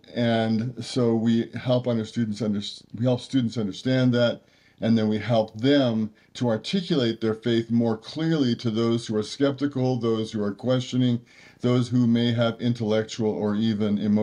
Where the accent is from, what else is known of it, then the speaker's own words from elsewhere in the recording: Canada; now in United States; Yes, I am from Canada, although I have become an American citizen and very much consider myself an American at this point in my life. I grew up in an immigrant family